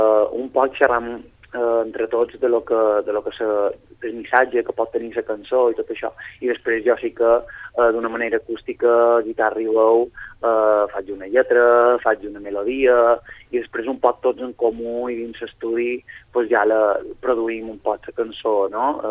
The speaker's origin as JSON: {"language": "Catalan", "town": "Sant Jordi", "region": "Balearic Islands", "country": "Spain", "said": "i jo, que soc de Sant Jordi, que no sé molt bé què faig allà"}